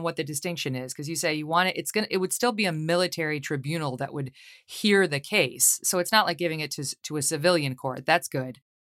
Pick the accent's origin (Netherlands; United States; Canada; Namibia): United States; New York; you're actually working with a senator from my home state, New York, Kirsten Gillibrand